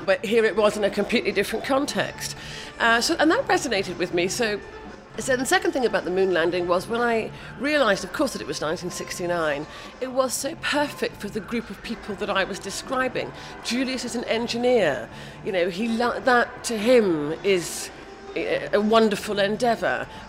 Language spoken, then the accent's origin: English; Sierra Leone; because I come from Sierra Leone, my father comes from Sierra Leone, I grew up there